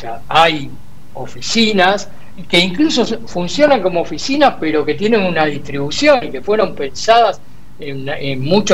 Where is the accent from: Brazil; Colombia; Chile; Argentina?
Argentina; Buenos Aires; para los que somos porteños, los que habitamos Buenos Aires, los que vivimos el centro, los que incluso trabajamos el centro.